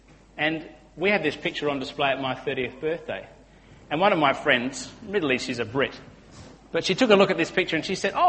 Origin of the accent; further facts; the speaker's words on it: Papua New Guinea; born there; I was born not in this country. I was born in Papua New Guinea in 1975, the year that Papua New Guinea gained independence.